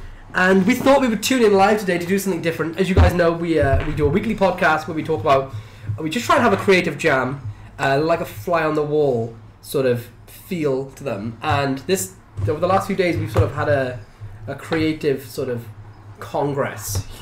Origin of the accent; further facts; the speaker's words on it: Wales, United Kingdom; I'm Welsh.